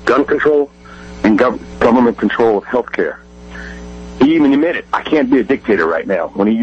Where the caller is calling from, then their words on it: Rolla, Missouri, United States; from Rolla.